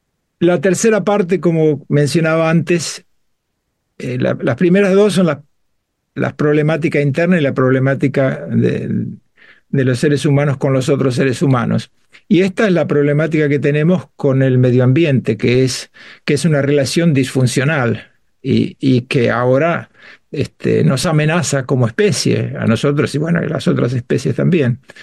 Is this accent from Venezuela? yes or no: no; Argentina; moved away as an adult; now in United Kingdom; yo me crié en la Argentina y estuve allí hasta los 24 años. Ya hace casi 48 que vivo en Inglaterra